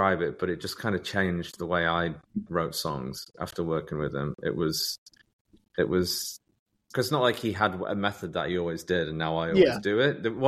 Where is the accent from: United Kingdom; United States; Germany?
United Kingdom; Otley, Yorkshire and the Humber; I grew up in Otley, West Yorkshire in England